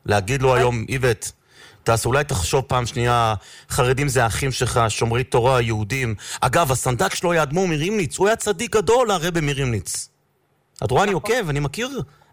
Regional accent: Jerusalem, Jerusalem District, Israel; אני ירושלמי, כן.

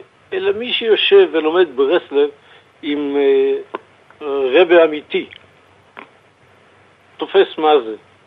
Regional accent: Netanya, Central District, Israel; אני עצמי בא מבית חסידי, ואני גדלתי בנתניה.

